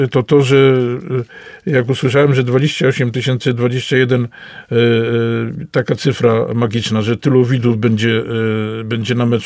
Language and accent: Polish; Myślenice, Lesser Poland, Poland; To jest moje rodzinne miasto, Myślenice